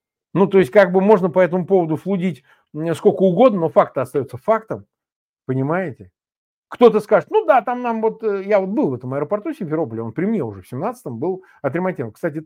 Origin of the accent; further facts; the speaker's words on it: Russia; Мы вот из России